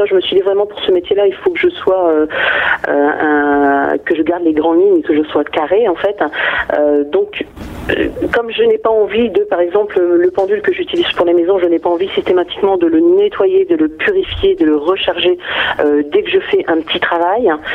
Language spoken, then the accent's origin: French; Armentières, Hauts-de-France, France; Moi je suis d'Armentières, près de la frontière belge.